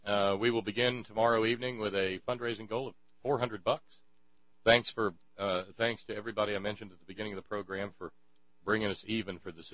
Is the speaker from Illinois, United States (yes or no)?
no; Alabama, United States; the place that I grew up in Alabama, before Wilson Dam came in and the TVA came along